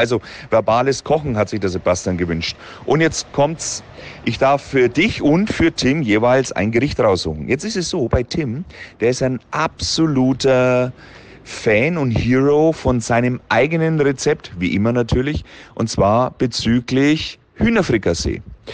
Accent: Bavaria, Germany; Kann ich als Franke auch nicht richtig.

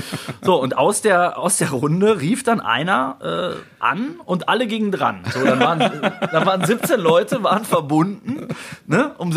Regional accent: North Rhine-Westphalia, Germany; Der kommt aus meiner Heimat.

